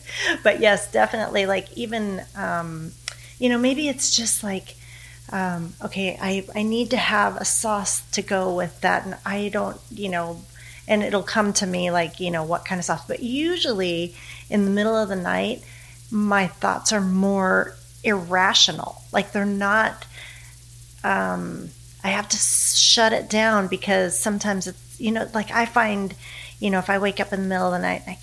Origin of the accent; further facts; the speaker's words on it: Coeur d'Alene, Idaho, United States; also born or lived in Colorado; I was born in Colorado and then we moved to Northern Idaho. I lived in Coeur d'Alene, Idaho for graduated from high school.